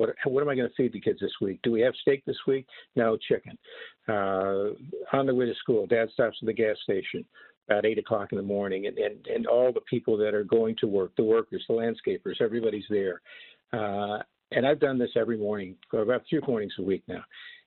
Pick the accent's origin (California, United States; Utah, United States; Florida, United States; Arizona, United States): Florida, United States; I've been a bat boy, you know, growing up in Florida in spring training.